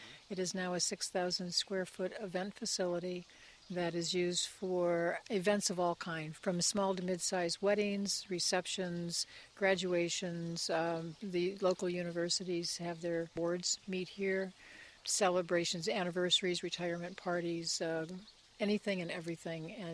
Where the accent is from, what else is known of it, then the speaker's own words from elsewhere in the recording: California, United States; now in Italy; So we came from California, and that was a lovely compliment, and we're in love with Italy because I'm half Sicilian.